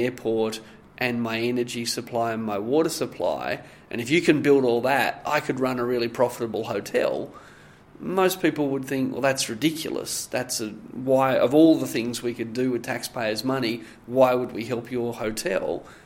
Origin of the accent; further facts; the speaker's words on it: New South Wales, Australia; Yeah, I grew up in the Hunter Valley. I did work experience in a coal mine. I grew up smelling coal mines and hearing them